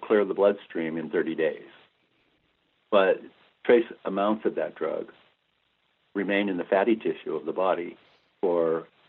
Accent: Pennsylvania, United States; I'm from Western Pennsylvania. If you didn't drink beer as a teenager in Western Pennsylvania, they took you out of, they sent you away from the county.

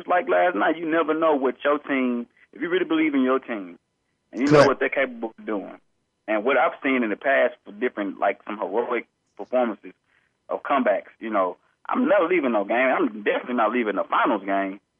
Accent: Texas, United States; I can't go with Miami because I'm from Texas.

